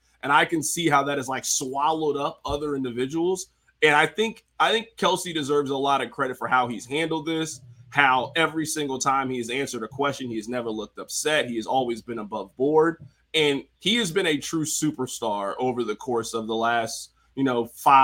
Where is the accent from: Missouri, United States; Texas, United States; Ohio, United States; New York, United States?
Missouri, United States; Kansas City; especially as like someone like born and raised in Kansas City. Like, I love Kansas City with all my heart